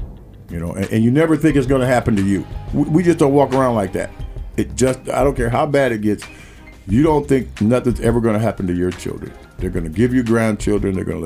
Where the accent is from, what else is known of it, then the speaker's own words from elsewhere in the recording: Portland, Oregon, United States; I was born and raised in Portland. Went to school here, Mighty Marshall Minutemen.